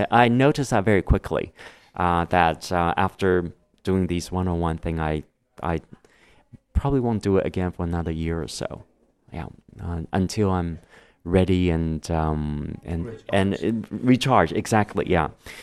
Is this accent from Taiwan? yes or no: yes; Taiwan; I said, I'm from Taiwan.